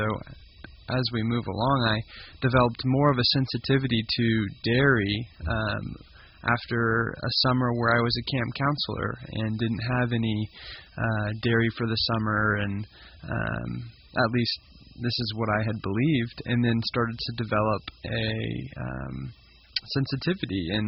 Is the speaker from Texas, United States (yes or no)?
yes; Lubbock, Texas, United States; I am born and raised in Lubbock, Texas. I graduated from Abilene Christian University in 2021 and have been working here in town since.